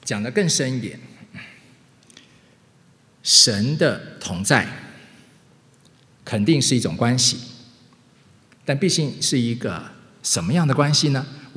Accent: Taiwan; 我是从台湾出生长大的哈，我要当兵啊

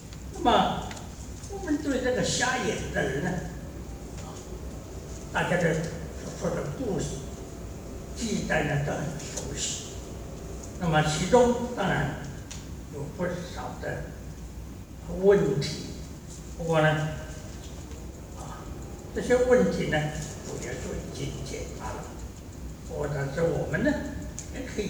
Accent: China; 我们中国人有一句话

